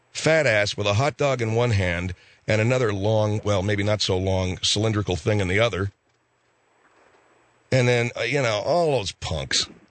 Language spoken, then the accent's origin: English; Arcadia, California, United States; the Phil Hendry Show will be on the road in my hometown of Arcadia, California.